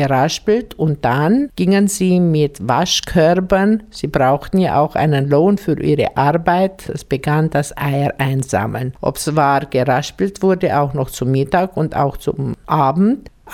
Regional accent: Bogarosch, Timiș County, Romania; Bei uns in Bogarosch gab es weder das Eiertixen noch die Mädelspritze.

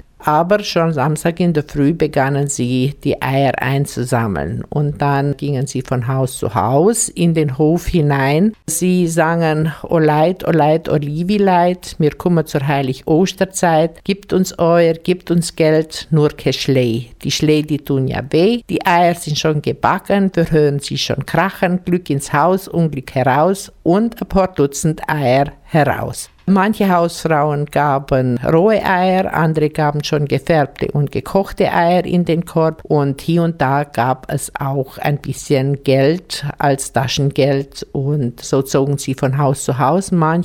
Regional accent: Bogarosch, Timiș County, Romania; Bei uns in Bogarosch gab es weder das Eiertixen noch die Mädelspritze.

